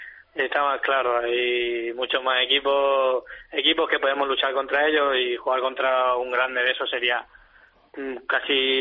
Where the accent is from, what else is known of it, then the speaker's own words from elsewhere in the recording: Manresa, Catalonia, Spain; now in Tenerife, Spain; soy de Manresa, mi ciudad